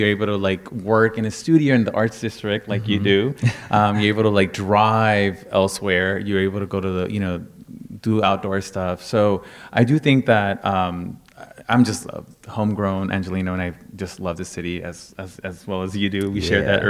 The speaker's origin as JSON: {"language": "English", "region": "Veracruz", "country": "Mexico", "said": "I know that I come from Veracruz, Mexico, and you know our history is all over the map as well."}